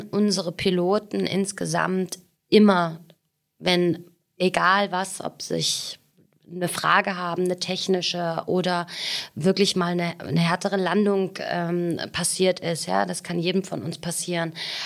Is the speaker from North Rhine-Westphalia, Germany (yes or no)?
no; Bautzen, Saxony, Germany; Ich bin 34 Jahre alt. Neben mir sitzt … Wir sind beide aus Bautzen.